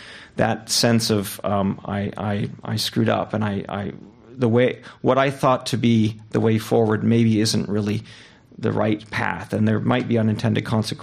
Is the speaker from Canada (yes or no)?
yes; Canada; also born or lived in Mexico; now in United States; And as an immigrant myself, I'm from Canada. I was an immigrant in Mexico. I'm an immigrant here. I was an immigrant in Asia.